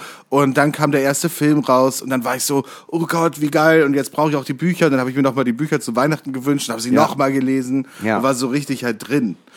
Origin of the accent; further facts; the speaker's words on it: Reutlingen, Baden-Württemberg, Germany; Ich komme aus Reutlingen.